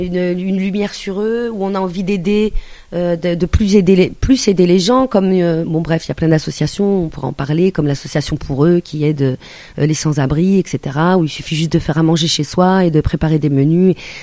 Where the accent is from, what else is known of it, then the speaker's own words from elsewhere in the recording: Angoulême, Nouvelle-Aquitaine, France; je suis née à Angoulême, donc je suis franco-maghrébine, charentaise berbère